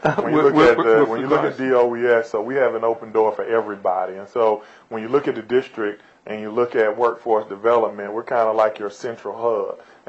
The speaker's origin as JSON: {"language": "English", "region": "Georgia", "country": "United States", "accent": "twang", "said": "this is, I'm sure you can hear it in the twang in my voice. I'm not necessarily from around here. I'm from Georgia."}